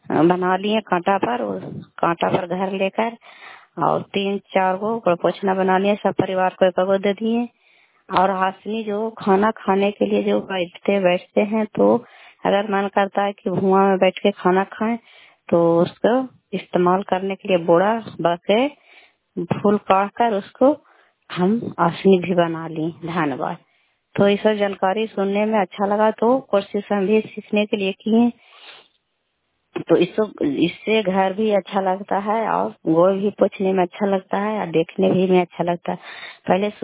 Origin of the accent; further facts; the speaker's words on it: Chandi, Bihar, India; प्रखंड चंडी, जिला ललंदा का निवासी हूँ।